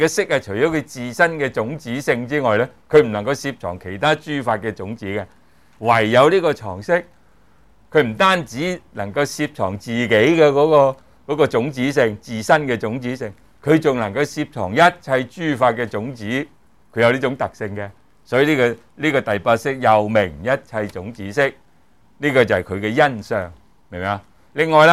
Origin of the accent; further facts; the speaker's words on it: Hong Kong; also born or lived in Guangzhou, China; 我不是生在香港的，就我嚟讲，我生在广州嘅。啊，我阿妈咧，夹硬咧就不断去申请啊，要迁移嚟香港啊居住，咁啊终于咧我就喺香港成长嘅啫。